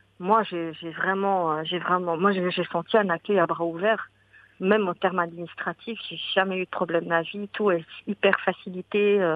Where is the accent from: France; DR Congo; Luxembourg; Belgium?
Belgium; je suis née en Belgique. J'ai grandi auprès des têtes blondes parce que mon père a toujours fait en sorte d'habiter dans des quartiers à faible fréquentation de migrants ou d'immigrés